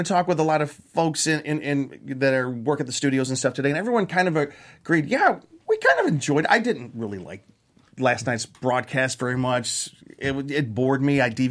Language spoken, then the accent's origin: English; Midwest, United States; Like, I'm from the Midwest, and me and the fam, we would always watch it, make our predictions.